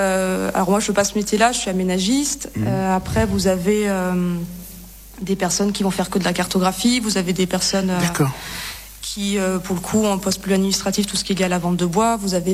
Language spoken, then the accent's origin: French; Grand Est, France; now in Lyon, France; Je suis de Lorraine. et j'ai intégré Lyon voilà, parce que le poste s'est présenté et que j'avais envie de bouger.